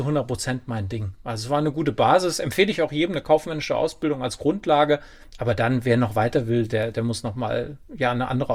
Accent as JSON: {"language": "German", "town": "Kaufungen", "region": "Hesse", "country": "Germany", "tie": "born or raised there", "said": "Kaufungen bei Kassel."}